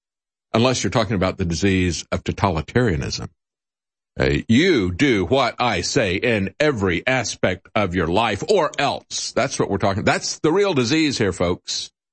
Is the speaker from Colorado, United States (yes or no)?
no; Tampa, Florida, United States; also born or lived in New York; But when I went to New York, after growing up in Tampa, 60s and 70s, very different from the way Tampa is today.